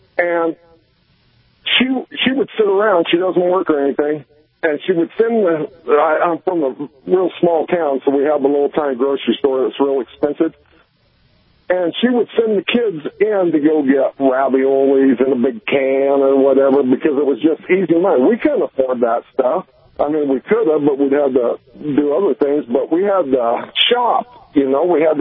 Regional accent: Oregon, United States; Hey, I have a daughter. I'm from Oregon.

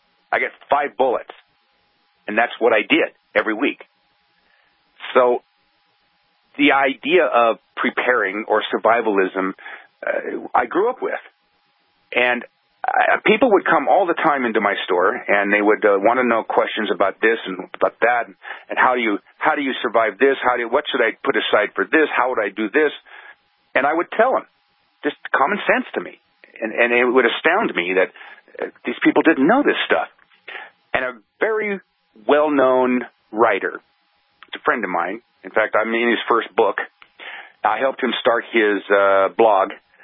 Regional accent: Oregon, United States; I was raised this way. I grew up on the Klamath Indian Reservation.

